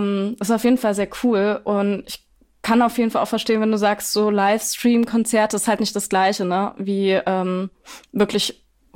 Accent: Schwäbisch Gmünd, Baden-Württemberg, Germany; Ich habe gesehen, du bist auch im Esperanza in meiner Heimatstadt aufgetreten, Schwäbisch Gmünd

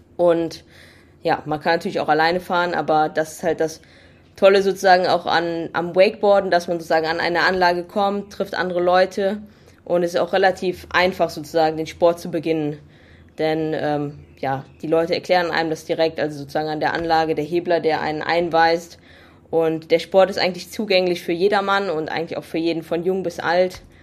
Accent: Hürth, North Rhine-Westphalia, Germany; in der Nähe von meinem Heimatort Hürth

